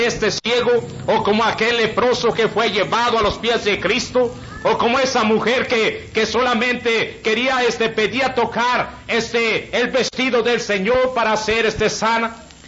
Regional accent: Guadalajara, Jalisco, Mexico; vengo de la ciudad de Guadalajara. Estamos ahí en la obra y predicando en esta ciudad de Guadalajara.

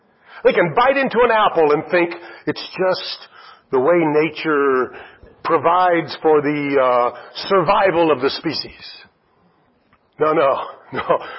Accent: San Antonio, Texas, United States; I'm from San Antonio. We don't get a lot of snow.

